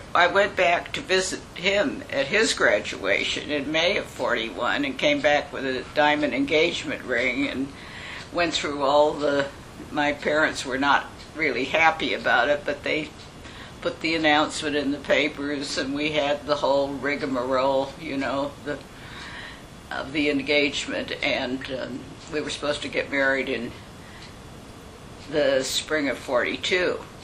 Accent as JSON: {"language": "English", "town": "Oakland", "region": "California", "country": "United States", "tie": "born or raised there", "said": "So I am a native Californian. My mother was a native Californian, born in Eureka. And I grew up in the East Bay in Oakland and Piedmont."}